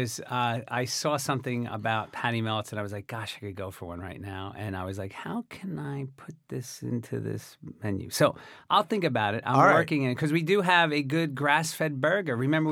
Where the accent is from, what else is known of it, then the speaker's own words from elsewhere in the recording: Sayreville, New Jersey, United States; So we grew up in Sayreville, New Jersey